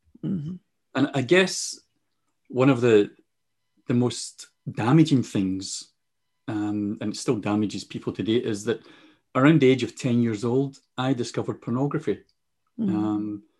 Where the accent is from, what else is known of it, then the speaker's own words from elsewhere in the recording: Glasgow, Scotland, United Kingdom; It was part of the culture I grew up in. Working class boy, growing up in Glasgow in Scotland. Didn't have a dad. And I took my cue from the older boys in the housing projects where I lived.